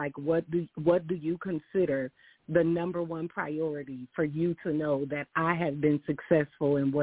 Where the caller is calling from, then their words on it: Austin, Texas, United States; I'm calling from Austin, Texas.